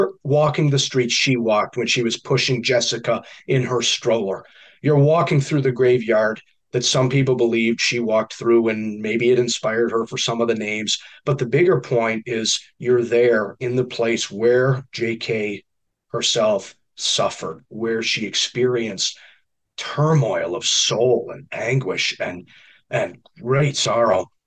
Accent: New York, United States; if you've ever been in my home state of New York or any other state

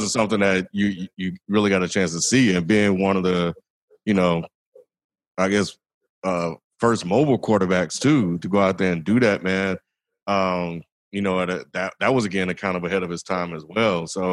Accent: Mississippi, United States; I grew up in Mississippi. So, okay. I understand.

